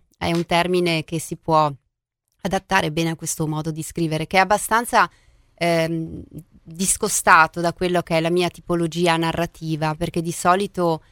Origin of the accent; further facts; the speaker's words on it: Parma, Emilia-Romagna, Italy; born there; di ritorno da Roma, nella mia città natale che è Parma